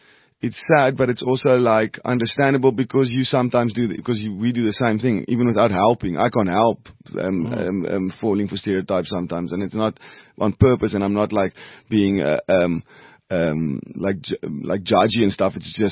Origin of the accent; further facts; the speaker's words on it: South Africa; I'm a massive, massive, massive fan of South Africa, and I love South Africa, and I'm South African.